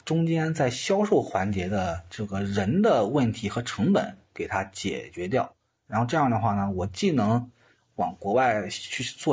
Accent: China; 是因为我老家那边啊，是咱们中国的一个酒类包装基地，就是做玻璃瓶做瓶盖这种的。

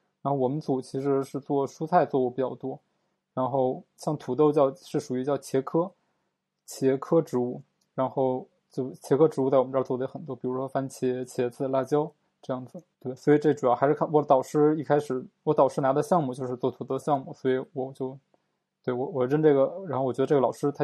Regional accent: Beijing, China; moved away as an adult; also born or lived in Wuhan; now in Netherlands; 我是生在北京的，然后我是高考了以后就直接考到武汉了，然后在武汉上了七年学，武汉上完七年又来荷兰，这是荷兰的第五年。对，其实已经离开北京很多年了

